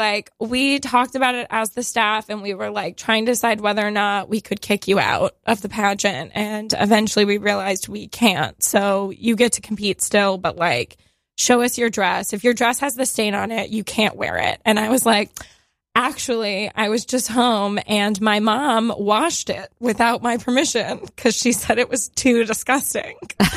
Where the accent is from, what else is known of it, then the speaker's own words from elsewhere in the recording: Texas, United States; I'm from Texas as well.